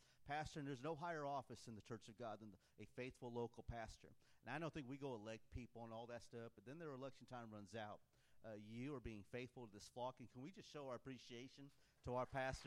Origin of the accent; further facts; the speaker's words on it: California, United States; now in Georgia, United States; We love living by the ocean because we are from California.